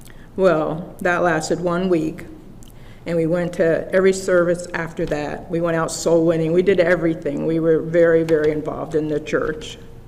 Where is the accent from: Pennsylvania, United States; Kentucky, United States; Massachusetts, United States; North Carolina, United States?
Pennsylvania, United States; Delaware Water Gap; I was raised in Duller Water Gap. I did not come from a Christian home.